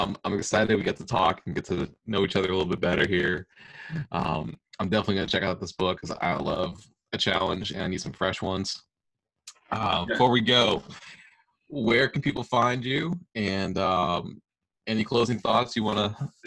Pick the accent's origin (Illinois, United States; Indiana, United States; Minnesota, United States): Illinois, United States; It's interesting, because I grew up in Illinois, where it's very flat and there's not like any elevation change. And then I moved down to Tennessee